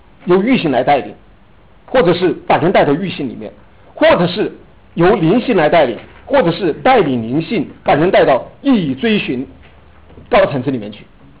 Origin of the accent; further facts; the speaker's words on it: China; 特别是我们中国人的这个我们的头脑里面啊